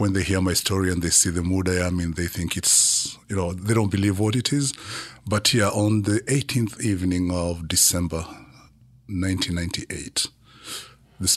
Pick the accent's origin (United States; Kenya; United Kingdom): Kenya; born there; I was born in Kenya 48 years ago. A big family of 12.